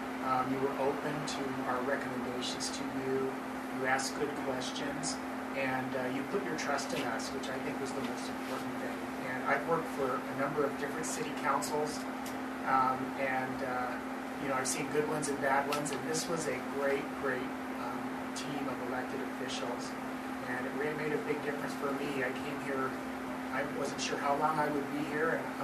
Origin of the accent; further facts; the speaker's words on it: California, United States; Mostly, you know, I came here from Southern California. Yes, I'm one of those people in California.